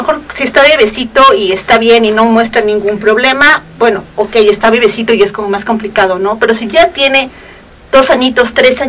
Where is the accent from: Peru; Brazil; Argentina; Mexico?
Mexico; somos pocos los mexicanos que tienen ese tipo de sangre